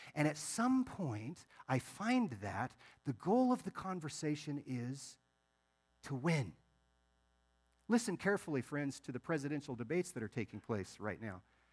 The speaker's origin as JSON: {"language": "English", "region": "Nebraska", "country": "United States", "tie": "born there", "said": "Now, some of you know that I was born in Nebraska"}